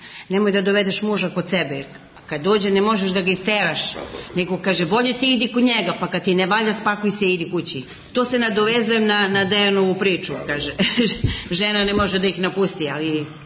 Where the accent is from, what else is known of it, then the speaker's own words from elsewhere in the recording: Paraćin, Šumadija and Western Serbia, Serbia; now in Svilajnac, Serbia; Ja sam iz Paraćina došla.